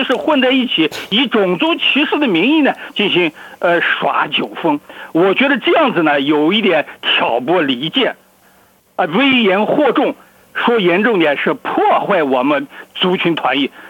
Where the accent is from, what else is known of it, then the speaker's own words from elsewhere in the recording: China; 按照我们中国人说话